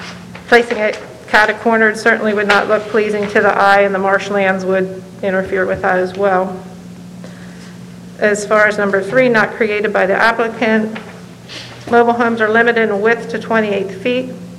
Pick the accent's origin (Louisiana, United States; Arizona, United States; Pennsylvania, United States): Pennsylvania, United States; Lancaster; We're both from Lancaster, PA area.